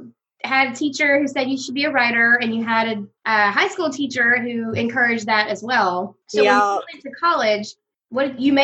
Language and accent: English; Alabama, United States; also born or lived in Tennessee; I grew up in Alabama and Tennessee, and so they would leave the dogs on the side of the road when they did not want them